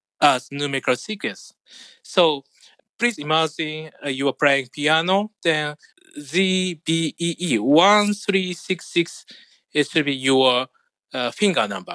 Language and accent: English; Japan; English is a second language; from Japan.